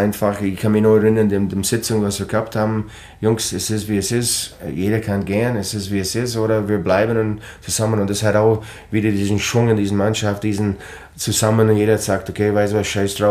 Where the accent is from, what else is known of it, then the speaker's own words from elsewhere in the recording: Medicine Hat, Alberta, Canada; German is a second language; er hat sogar in meiner Heimat in Madison Hat, war der Co-Trainer lange Zeit.